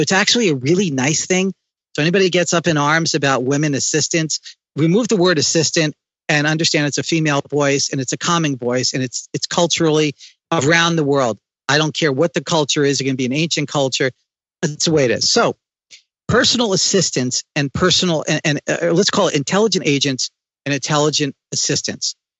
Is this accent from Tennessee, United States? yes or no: no; Pennsylvania, United States; I grew up in Eastern Pennsylvania, you know, horse and buggy people and stuff.